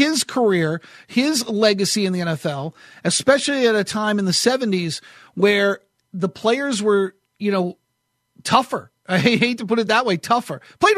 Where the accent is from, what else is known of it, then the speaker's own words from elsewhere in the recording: New England, United States; And I grew up in New England with the Celtics, and I watched the Celtics all the time as a kid.